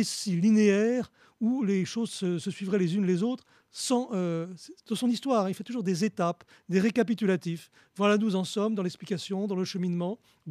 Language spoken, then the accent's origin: French; Nîmes, Occitanie, France; born there; Je suis né à Nîmes, je suis un protestant, j'y tiens et je m'y sens bien.